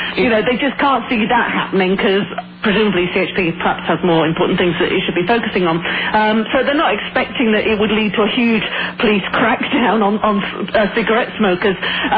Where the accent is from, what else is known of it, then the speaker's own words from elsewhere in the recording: United Kingdom; as somebody who was born and raised in Britain